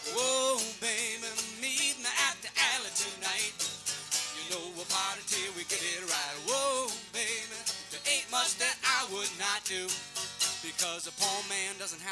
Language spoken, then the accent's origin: English; Detroit, Michigan, United States; moved away; I'm from Detroit. I left Detroit because I couldn't find any bluegrass music in Detroit.